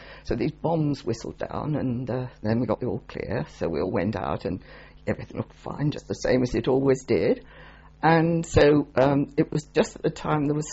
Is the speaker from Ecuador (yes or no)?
no; Birmingham, West Midlands, United Kingdom; Yes, I was born in Birmingham. Quite a while ago.